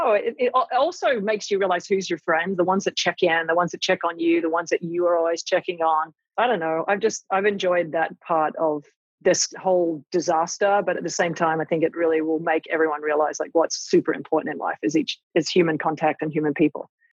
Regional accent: Australia; But growing up in Australia, I mean, I was lucky enough in some respects that I wasn't out when I was living in Australia, and I was in Australia.

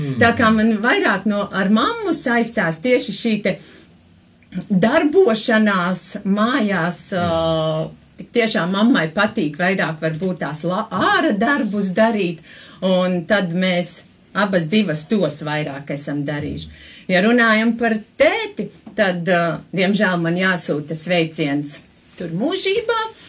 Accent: Aknīste, Selonia, Latvia; es nāku no Sēlijas novada.

